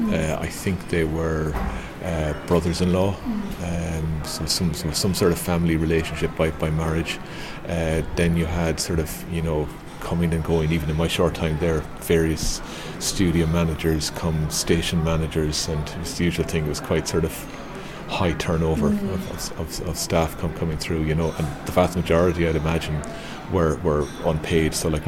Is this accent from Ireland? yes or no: yes; Tralee, Munster, Ireland; also born or lived in Ennis; I grew up in Kerry in Tralee and in Ennison in County Clare.